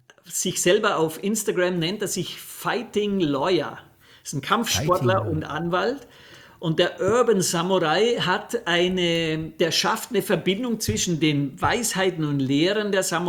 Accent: Vorarlberg, Austria; wenn du den Vorarlberger fragst

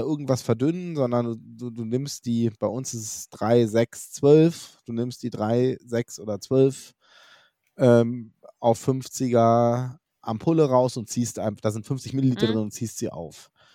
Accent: Lower Saxony, Germany; als Niedersachse

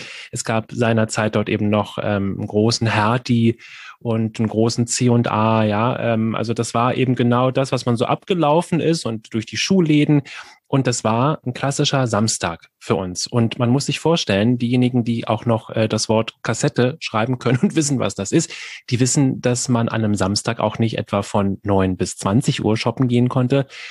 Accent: Berlin, Germany; Als Berliner geht man da ja nicht hin.

